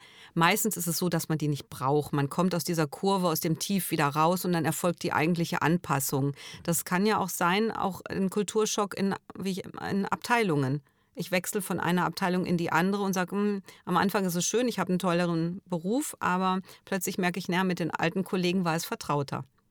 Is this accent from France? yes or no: no; North Rhine-Westphalia, Germany; also born or lived in Bavaria; now in Cologne, Germany; ich komme aus Nordrhein-Westfalen, also aus Westfalen, jetzt bin ich in Köln, aber wenn ich als ich damals vor 20 oder 30 Jahren sogar als Westfalin nach Bayern gezogen bin